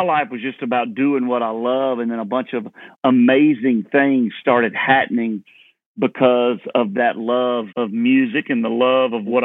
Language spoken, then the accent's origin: English; Leesburg, Georgia, United States; Yeah, well, I grew up in Leesburg, Georgia, right in town, but I could walk to cotton fields and peanut fields.